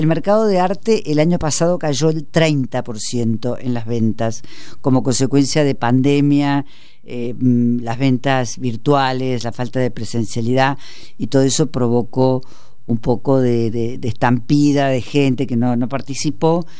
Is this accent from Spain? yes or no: no; Córdoba, Argentina; él estudió en Córdoba y yo soy cordobesa